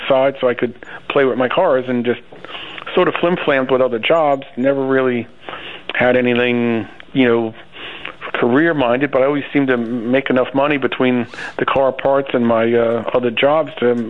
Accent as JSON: {"language": "English", "town": "Chester", "region": "New York", "country": "United States", "tie": "born or raised there", "also_born_or_lived": "Bronx", "lives_now": "Delaware, United States", "said": "Yes, I was born in the Bronx, and that's where my parents are from. And 1969, my parents moved upstate an hour or two to Orange County, to Chester, Chester, New York."}